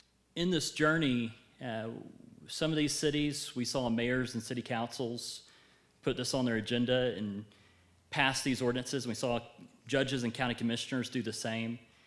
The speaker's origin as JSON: {"language": "English", "region": "Texas", "country": "United States", "said": "I'm from East Texas, by the way."}